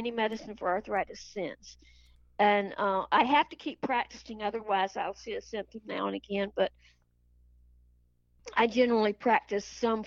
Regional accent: North Carolina, United States; I was born in Pinehurst, North Carolina, and raised about 7 miles from there on a small farm.

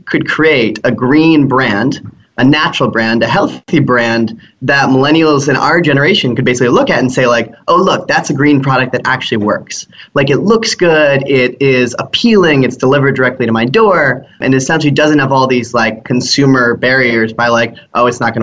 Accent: Boulder, Colorado, United States; I'm originally from Boulder, Colorado

